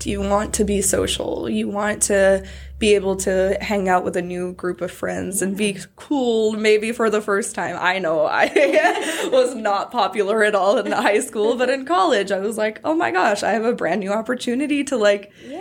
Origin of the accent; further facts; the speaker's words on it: Dallas, Texas, United States; So I came from Dallas.